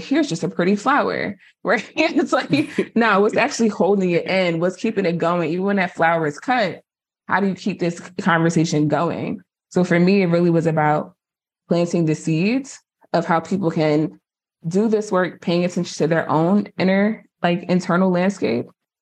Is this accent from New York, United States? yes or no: no; New Jersey, United States; I'm from Jersey. My mouth doesn't move that way.